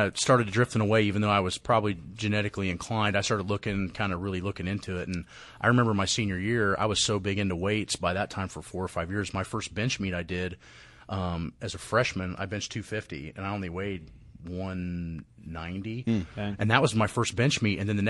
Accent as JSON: {"language": "English", "region": "Indiana", "country": "United States", "tie": "born or raised there", "said": "Ed Cohen was really close to where I grew up. I grew up in Indiana."}